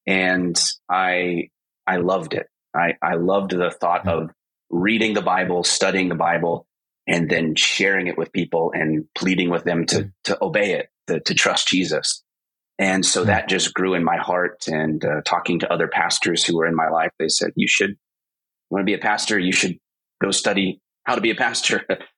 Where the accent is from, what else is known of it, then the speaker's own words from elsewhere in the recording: Pennsylvania, United States; I was born and raised in Western Central Pennsylvania. Grew up there in a Christian family